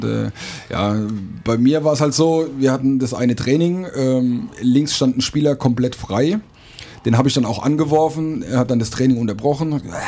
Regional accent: Leimen, Baden-Württemberg, Germany; Ich wollte wieder zurück in die Region. Ich bin gebürtiger Leimener.

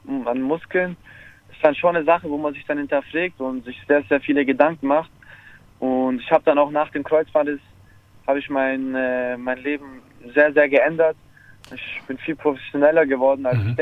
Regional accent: Stuttgart, Baden-Württemberg, Germany; Und aber ich bin in Stuttgart geboren und aufgewachsen.

